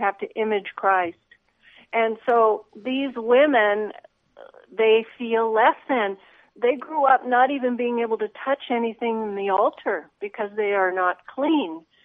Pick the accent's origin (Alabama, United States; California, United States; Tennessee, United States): California, United States; I know that sounds very California, but I'm from California.